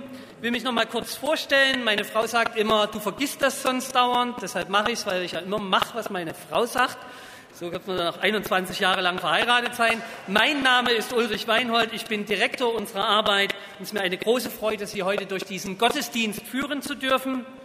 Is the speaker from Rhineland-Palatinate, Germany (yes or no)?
no; Saxony, Germany; im heimatlichen Vogtland, da wo ich herkomme, auf dem Betzelberg bei Falkenstein